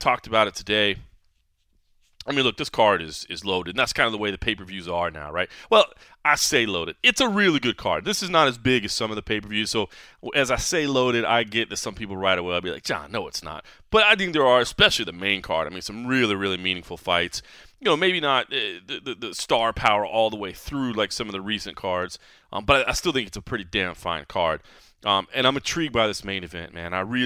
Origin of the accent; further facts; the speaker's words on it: DeSoto, Texas, United States; I am back in my hometown of Dallas, Texas. I mean, if you want to get specific, I was born in Dallas, but I was raised in DeSoto, Texas.